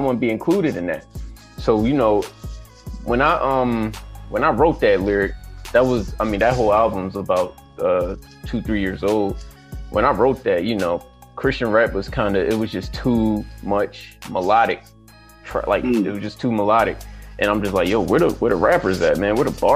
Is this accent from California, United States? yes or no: no; Philadelphia, Pennsylvania, United States; I live in Uptown Philly. I was born in North Philly, family out in West, so you know, I'm a little spread out, but all in all, from Philly, PA, East Side, you know how it is, man.